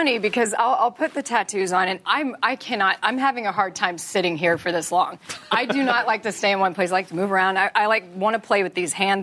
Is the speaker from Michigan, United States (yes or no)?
no; Texas, United States; I'm from Texas.